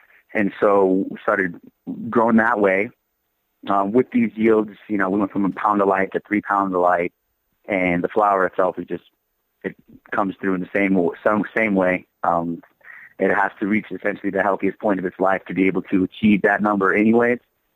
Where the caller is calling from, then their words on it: Denver, Colorado, United States; Calling you from Denver, Colorado.